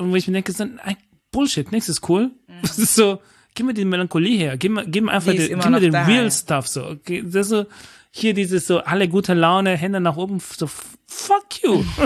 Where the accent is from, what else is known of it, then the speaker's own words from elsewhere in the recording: Brazil; German is a second language; als Brasilianer.